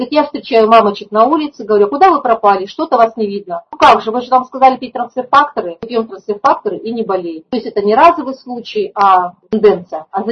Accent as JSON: {"language": "Russian", "town": "Vladivostok", "region": "Primorsky Krai", "country": "Russia", "said": "Ну, в общем, мы дальневосточники были рады друг другу"}